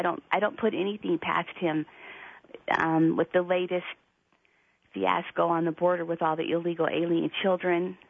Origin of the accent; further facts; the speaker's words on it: Shelley, Idaho, United States; And I'm originally from Shelley, Idaho, and so I'm really excited to do a show with you today